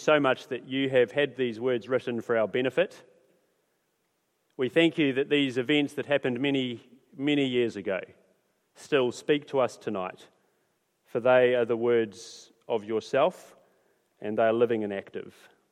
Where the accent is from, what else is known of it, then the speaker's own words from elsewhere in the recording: Australia; born there; Now, I was born in Australia, okay, so.